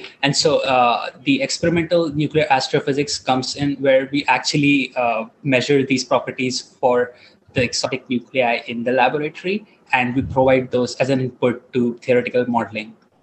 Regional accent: India; English is a second language; moved away as an adult; now in United States; So I am originally from India. I should have mentioned that before.

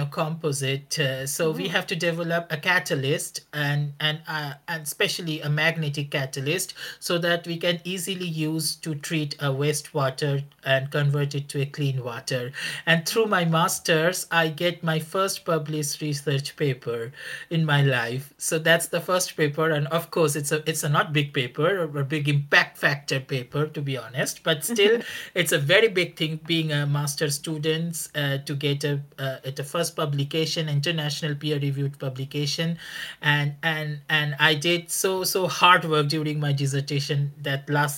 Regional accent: Kolkata, West Bengal, India; So I enrolled my PhD in back to my hometown, which is in Calcutta, in India.

